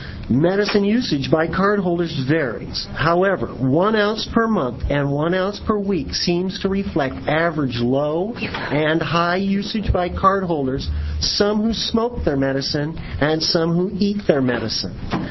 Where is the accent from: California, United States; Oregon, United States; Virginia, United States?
Oregon, United States; Glide; I come from Glide, Oregon.